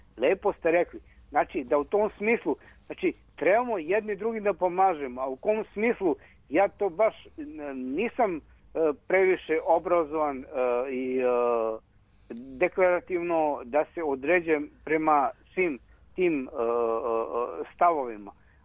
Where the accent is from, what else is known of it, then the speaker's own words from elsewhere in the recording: Bela Crkva, Vojvodina, Serbia; Ja sam iz Bele crkve, znači, i četvoro deca imam